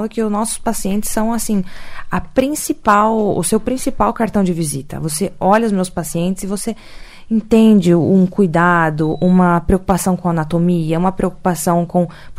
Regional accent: Cascavel, Paraná, Brazil; Eu sou cascavelense, mas eu fiz toda a minha formação no Rio de Janeiro. E aí, há 4 anos, decidi retornar para minha cidade natal

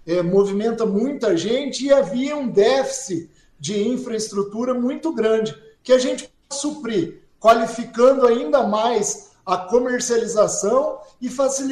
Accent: Paraná, Brazil; Quem é oeste do Paraná, eu sou do oeste do Paraná, sabe, a nossa educação foi dada aquela que é o desperdício zero.

